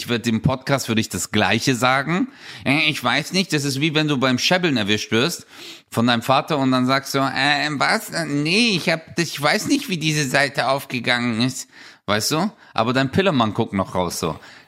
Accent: Stuttgart, Baden-Württemberg, Germany; guck, voll der Fisch, Alter, hat man bei uns in Stuttgart gesagt

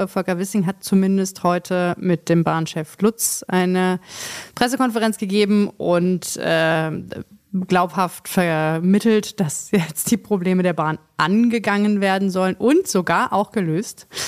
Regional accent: Berlin, Germany; als Berliner

